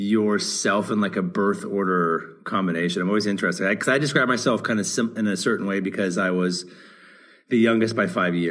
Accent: Portland, Oregon, United States; I grew up in Oregon, Portland, Oregon.

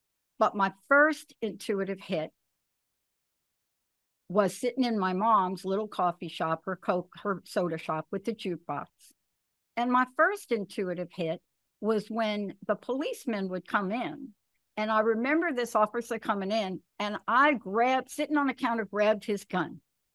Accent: New York, United States; born there; I would go to New York every... I was born in New York.

